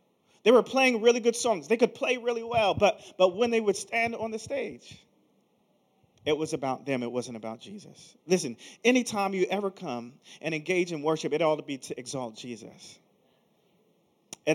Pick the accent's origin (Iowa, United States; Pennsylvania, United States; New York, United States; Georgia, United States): Pennsylvania, United States; Philadelphia; I'm from Philly, as he said earlier.